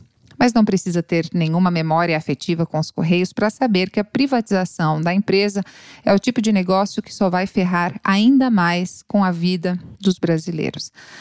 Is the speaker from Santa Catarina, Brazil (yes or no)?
yes; São Francisco do Sul, Santa Catarina, Brazil; also born or lived in Florianópolis; Aos 12 anos, eu saí de São Francisco do Sul e fui morar em Florianópolis.